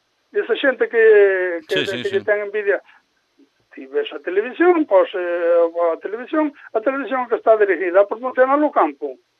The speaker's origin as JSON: {"language": "Galician", "town": "Mazaricos", "region": "Galicia", "country": "Spain", "said": "Eu son de Mazaricos e meus avós ten vacas."}